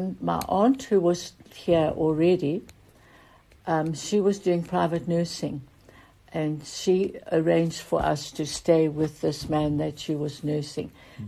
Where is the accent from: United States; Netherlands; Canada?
Netherlands; now in South Africa; You know, I also came to South Africa by boat in 1954. And we had, our ship was the Waterman, and we came from the Netherlands.